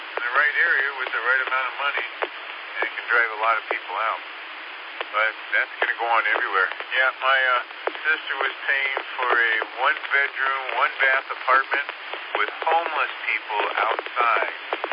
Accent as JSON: {"language": "English", "region": "California", "country": "United States", "tie": "born or raised there", "moved": "yes", "said": "I grew up in California when it was inexpensive. And I left because it was just, it was getting too bad out there."}